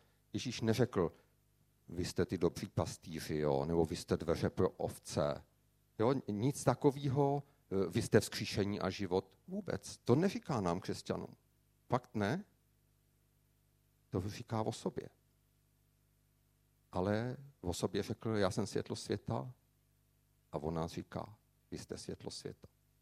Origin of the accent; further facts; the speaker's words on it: Brno, South Moravian Region, Czechia; a jsem z Brna